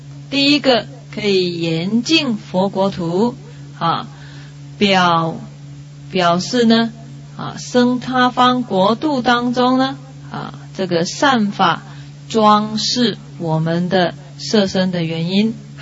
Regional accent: Taiwan; 在我们台湾那边

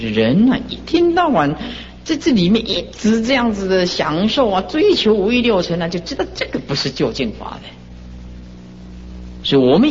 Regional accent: China; 我们中国人就是这样接受了以前的传统的观念啊

